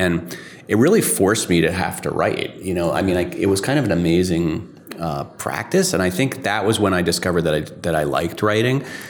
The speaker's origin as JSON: {"language": "English", "town": "New York City", "region": "New York", "country": "United States", "tie": "born or raised there", "said": "Well, I grew up in New York City up until I was about 10 years old."}